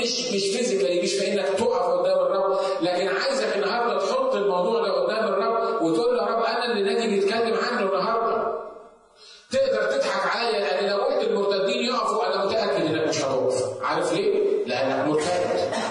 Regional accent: Upper Egypt, Egypt; في بلد عندنا في الصعيد

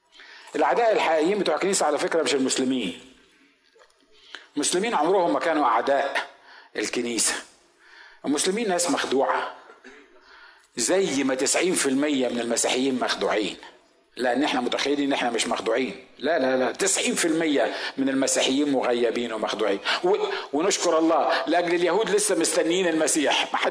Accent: Asyut, Asyut Governorate, Egypt; بس انا صعيدي من مدينة اسمها اسيوط.

